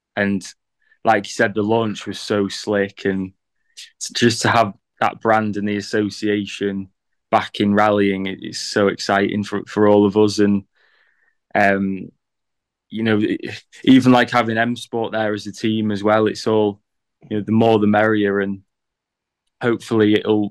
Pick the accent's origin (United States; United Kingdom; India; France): United Kingdom; England; So as an English lad, it's great to see that it was amazing to be part of it.